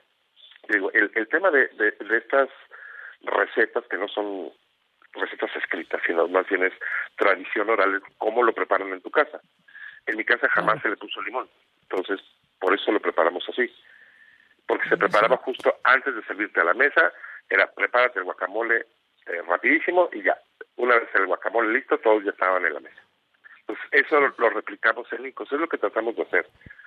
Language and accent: Spanish; Mexico; Somos mexicanos